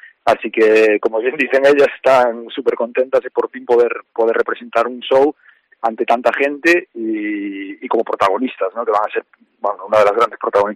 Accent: Bueu, Galicia, Spain; Nosotros somos de Bueu

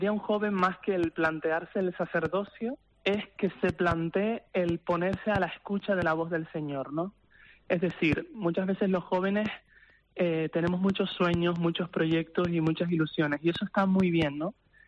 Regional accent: Arrecife, Canary Islands, Spain; Yo me ordené de diácono el pasado 5 de noviembre, en San Ginés, en Arrecife, de donde yo soy

